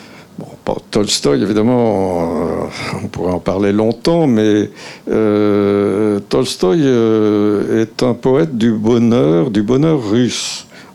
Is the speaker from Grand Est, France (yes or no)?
no; Clermont-Ferrand, Auvergne-Rhône-Alpes, France; arriver à Marseille et de là à Clermont-Ferrand, ma ville natale.